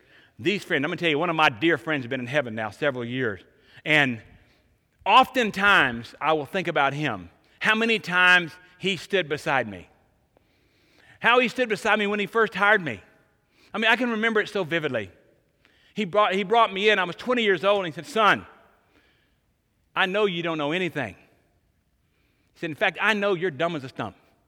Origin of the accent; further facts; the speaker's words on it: Fort Smith, Arkansas, United States; He was born, in the same area I was born in Arkansas.